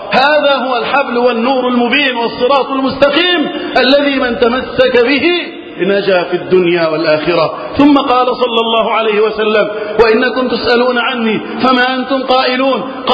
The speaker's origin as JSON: {"language": "Arabic", "country": "Egypt", "said": "اللهم احفظ بلدنا مصر وسائر بلاد المسلمين من الفتن"}